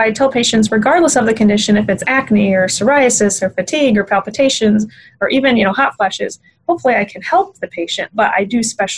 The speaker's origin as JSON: {"language": "English", "region": "Midwest", "country": "United States", "tie": "born or raised there", "said": "I was raised again in the Midwest, and my family just never really took us as children to see the doctors."}